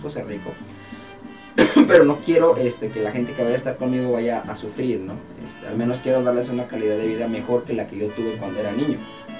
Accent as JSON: {"language": "Spanish", "town": "Guadalajara", "region": "Jalisco", "country": "Mexico", "tie": "born or raised there", "said": "cómo está mi país, cómo está mi terruño por ahí, Guadalajara obviamente, pero pues, México en general, ¿no?"}